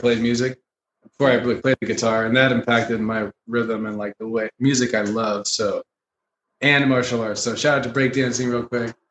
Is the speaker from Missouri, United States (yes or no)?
yes; St. Louis, Missouri, United States; She's from Bulgaria. I'm from St. Louis. We met in LA at Hollywood at Musicians Institute.